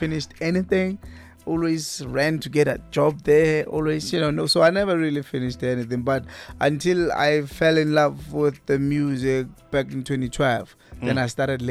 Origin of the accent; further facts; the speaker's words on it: Rapahla, Limpopo, South Africa; I'm from and I was born in Limpopo province, Kukune district, Rapahla village, Makunutamara municipality, Rapahla, next to the mountains there, next to a school called Mandla High School. There was nothing special about the village.